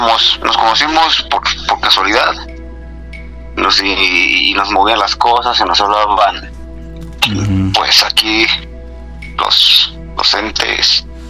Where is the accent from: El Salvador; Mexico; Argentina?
Mexico; Huehuetoca, State of Mexico; pero eso éramos, somos de Huehuetoca.